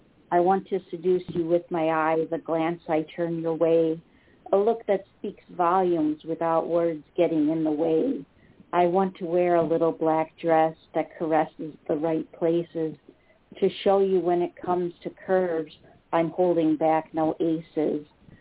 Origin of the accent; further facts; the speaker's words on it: Wisconsin, United States; accent: Wisconsin; Yeah, well, I want you to hear me say that in my Wisconsin accent. It just doesn't work.